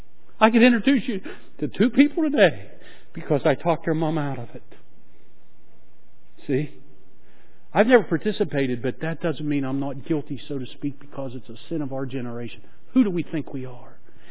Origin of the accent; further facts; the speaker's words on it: Slippery Rock, Pennsylvania, United States; I grew up in Slippery Rock. Our family lived on Keister Road, one edge of the Slippery Rock University campus